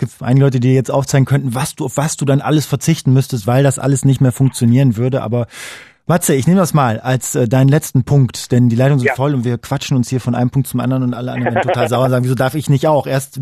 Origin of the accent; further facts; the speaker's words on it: Hamburg, Germany; Aber jetzt mal ehrlich, als Hamburgerin, ne?